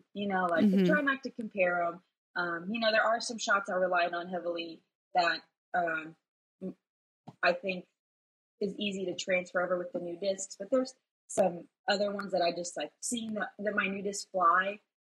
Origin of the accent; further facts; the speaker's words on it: Denver, Colorado, United States; I grew up playing in Colorado. There's not a lot of woods golf in Colorado, except in the mountains, but I lived in Denver.